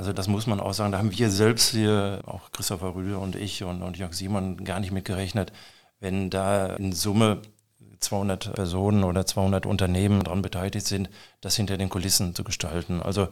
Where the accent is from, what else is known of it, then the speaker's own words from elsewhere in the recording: North Rhine-Westphalia, Germany; born there; wenn ich als gebürtiger Sauerländer von Stolz spreche